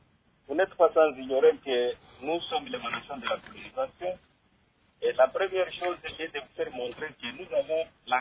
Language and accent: French; Maniema, DR Congo; je suis de Maniema.